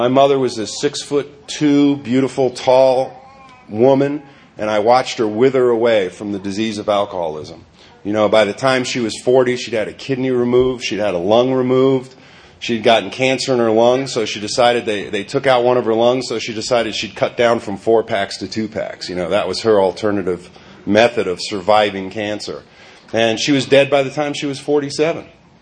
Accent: New York City, New York, United States; You know, I come from Greenwich Village in New York City in the late 60s.

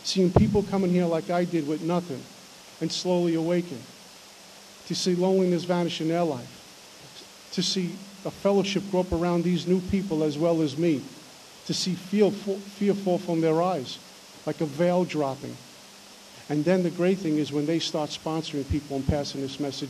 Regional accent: Brooklyn, New York, United States; My first drink came when I was about 14 years old. I grew up in Brooklyn

